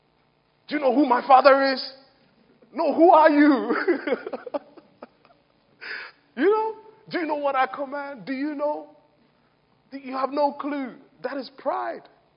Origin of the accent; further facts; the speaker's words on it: Ghana; when I was growing up in Ghana, when the lights go off and maybe you put a lamp out there, what happens is you see flies and stuff going to that.